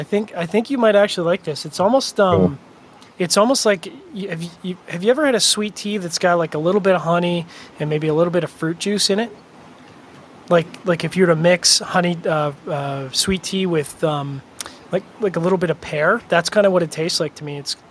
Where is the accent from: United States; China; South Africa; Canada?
Canada; And being end Canadian